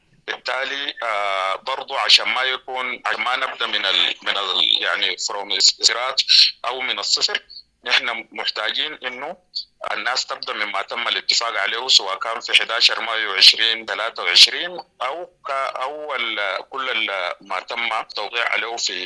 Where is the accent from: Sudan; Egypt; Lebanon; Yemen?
Sudan; نحن سودانيين